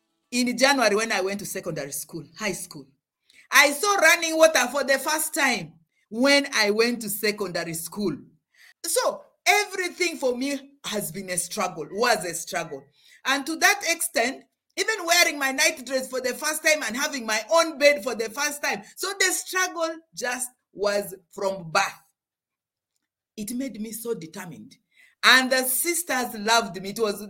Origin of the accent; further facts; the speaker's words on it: Arua, Northern Region, Uganda; I actually live more in northern Uganda. I was born in West Nile, which borders southern Sudan and eastern Democratic Republic of Congo, in Arua. I grew up in the village. And a typical village at my time, I was born in 1961.